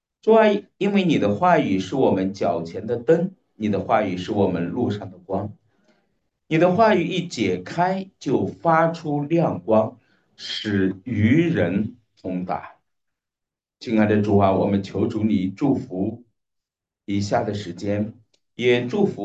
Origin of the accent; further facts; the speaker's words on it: Henan, China; accent: Henan dialect; 我可能给大家用我们河南话说，拔一点气门芯。